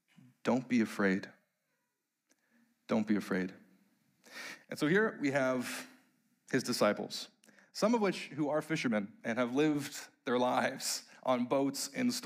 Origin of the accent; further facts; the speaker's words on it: Ontario, Canada; Growing up in Ontario, there are not a lot of things that I actually miss about the province.